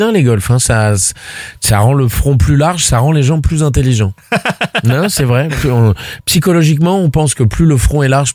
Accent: Boulogne-Billancourt, Île-de-France, France; Boulogne-Billancourt.

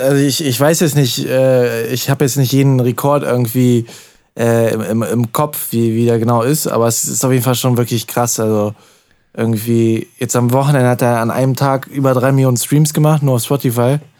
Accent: Solingen, North Rhine-Westphalia, Germany; also ich komme ja aus Solingen

